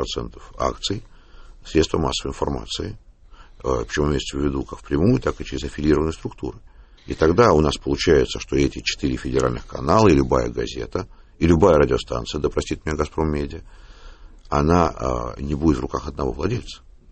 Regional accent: Moscow, Russia; Ну, тут я с вами готов поспорить, как коренной москвич.

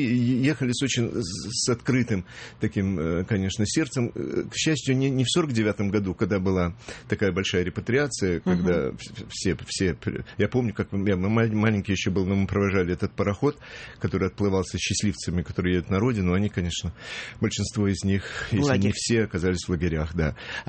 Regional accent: China; Я родился в Китае. Родители, они вот оказались в Китае. Мама родилась там тоже.

